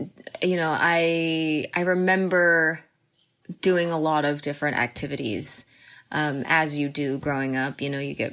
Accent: The Colony, Texas, United States; I pretty much consider Texas my home, my hometown. I lived in The Colony, Texas, is where I grew up. And it was the best place to grow up.

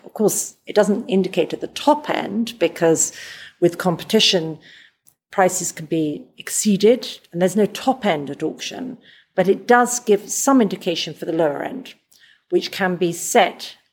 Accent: London, United Kingdom; I'm from London.

